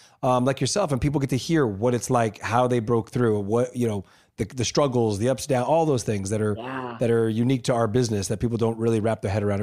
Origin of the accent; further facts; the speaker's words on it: La Puente, California, United States; Although we laugh because I grew up in La Puente and I think I'm like